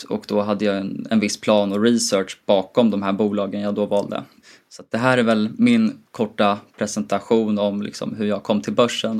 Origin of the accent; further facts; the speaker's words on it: Gotland, Sweden; jag är 26 år gammal, jag kommer från Gotland